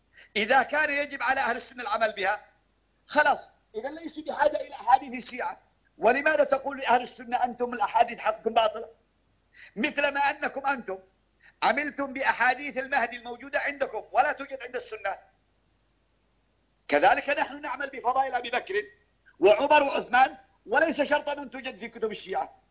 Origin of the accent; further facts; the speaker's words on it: Yemen; وعندنا في اليمن